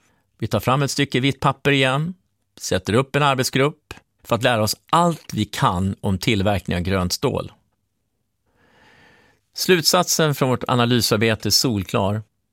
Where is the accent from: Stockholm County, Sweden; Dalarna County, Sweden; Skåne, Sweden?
Dalarna County, Sweden; Borlänge; i min hemstad Borlänge.